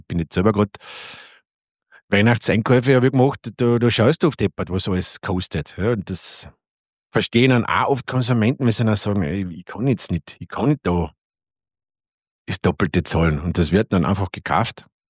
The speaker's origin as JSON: {"language": "German", "country": "Austria", "said": "ich reg mich jetzt als Österreicher, rege mir immer auf"}